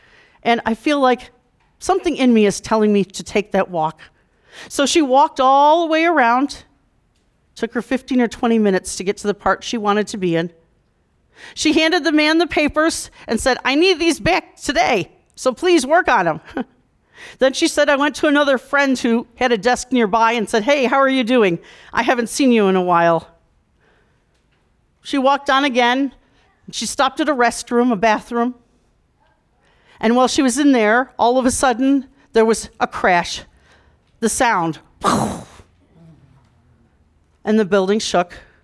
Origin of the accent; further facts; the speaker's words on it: New York, United States; I am from New York.